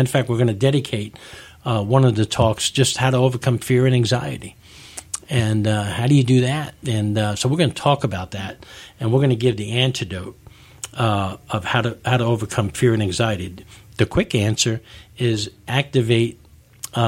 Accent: New York, United States; You know, I'm a New Yorker.

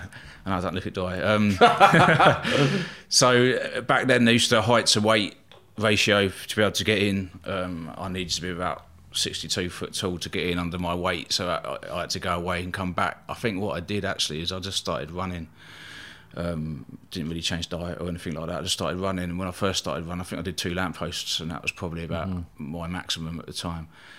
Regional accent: Eastbourne, South East England, United Kingdom; born there; I was born in Eastbourne, East Sussex on the south coast there.

